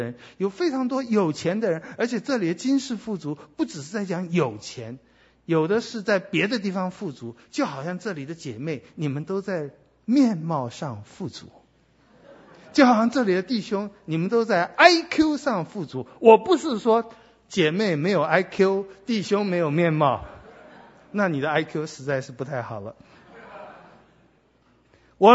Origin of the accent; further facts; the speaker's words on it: China; 我们现在在地上，尤其我们中国人，我们希望有安全感